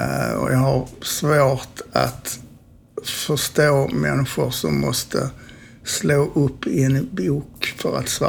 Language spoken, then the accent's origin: Swedish; Eslöv, Skåne, Sweden; Jag växte upp tillsammans, jag föddes i Eslöv.